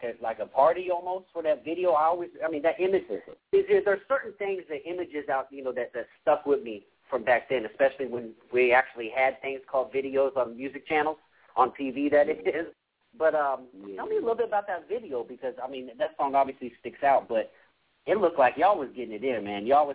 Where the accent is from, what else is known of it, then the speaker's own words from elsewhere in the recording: Riverside, California, United States; being from the West Coast, you know, I'm originally from Riverside, about an hour away from L.A., east of L.A.